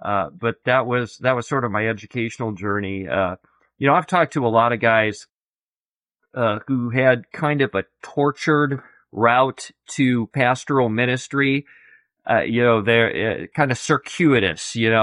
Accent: Clearwater, Nebraska, United States; Yeah, I grew up in a little town in northeastern Nebraska. The name of the town is Clearwater, Nebraska.

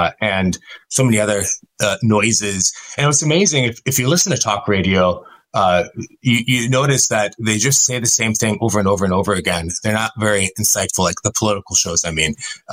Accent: Minnesota, United States; also born or lived in Wisconsin; Oh, I'm an American. I'm from Minnesota and Wisconsin.

